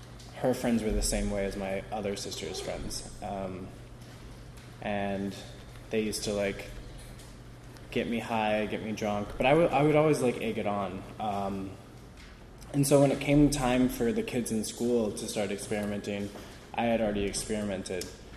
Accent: Fort Wayne, Indiana, United States; So anyways, I grew up in Fort Wayne, Indiana, and I was always that kid that was looking for a way to fit

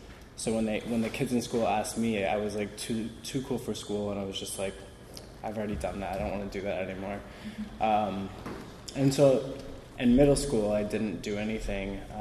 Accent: Fort Wayne, Indiana, United States; So anyways, I grew up in Fort Wayne, Indiana, and I was always that kid that was looking for a way to fit

